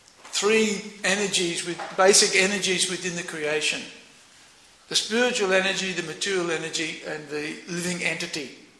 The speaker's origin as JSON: {"language": "English", "country": "Australia", "said": "one day I'm thinking I'm an Australian, I'm a male, I'm a devotee of sorts."}